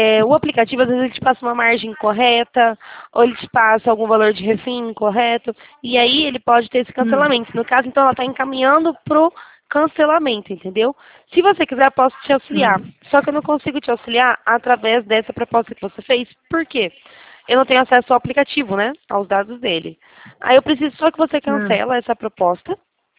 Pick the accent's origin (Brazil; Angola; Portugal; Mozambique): Brazil; Campinas, São Paulo; eu sou de Campinas, interior de São Paulo.